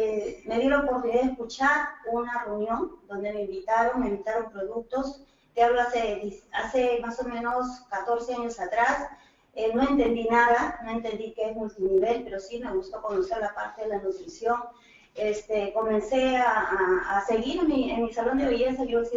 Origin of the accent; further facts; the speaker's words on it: Peru; qué está pasando en mi país. Yo soy de Perú.